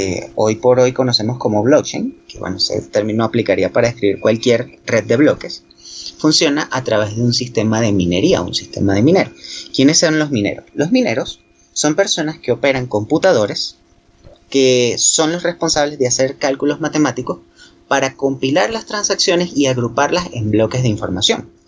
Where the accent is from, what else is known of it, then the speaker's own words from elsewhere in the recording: Venezuela; moved away; cuando vivía en Venezuela, porque yo soy originalmente de Venezuela